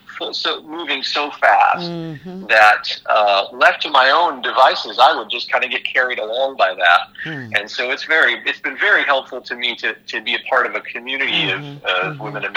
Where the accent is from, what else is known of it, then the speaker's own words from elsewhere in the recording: New England, United States; now in New York, United States; I grew up in New England, actually, and moved to New York in 1993 to do some schooling, and then moved back to New England for a couple of years, then came and have lived here since 1997.